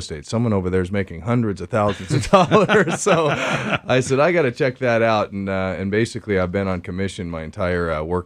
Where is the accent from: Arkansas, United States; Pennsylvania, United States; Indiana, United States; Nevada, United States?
Nevada, United States; Las Vegas; I was born and raised in Las Vegas where my dad was an English professor.